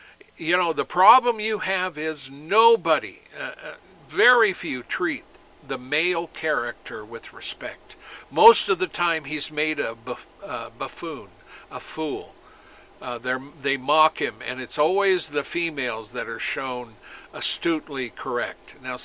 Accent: United States; And I use America a lot because I'm an American. I'm here in America.

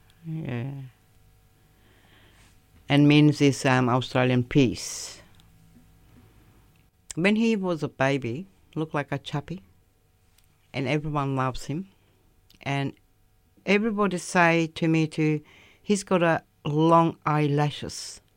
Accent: Turkey; English is a second language; And I come from Turkey. 1982

